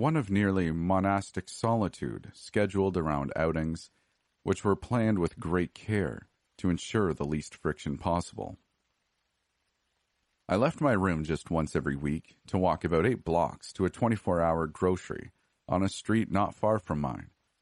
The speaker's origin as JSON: {"language": "English", "country": "United States", "said": "Cities in my home country, from New York to San Francisco to Atlanta, exhibit the same kind of disarray and filth"}